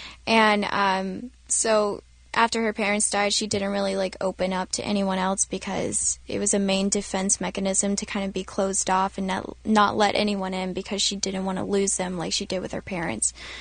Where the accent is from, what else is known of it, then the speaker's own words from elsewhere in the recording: Georgia, United States; Well, I was born and raised in Georgia, so